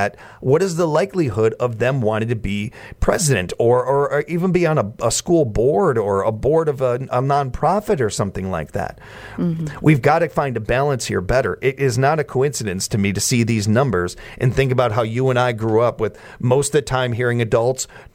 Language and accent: English; Chicago, Illinois, United States; I grew up in Chicago. I know politics.